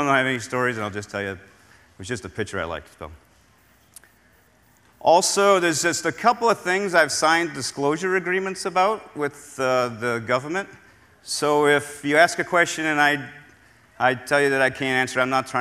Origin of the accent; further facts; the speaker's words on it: Boston, Massachusetts, United States; But I grew up outside of Logan Airport in Boston, and I watched 747s come in every day and said, you know, I'd really like to do that and escape the confines of Massachusetts.